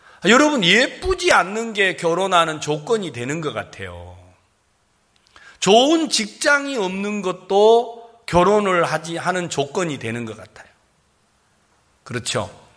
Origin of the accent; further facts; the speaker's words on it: Jeolla, South Korea; 넌 고향이 어디냐? 그래가지고 전라도입니다.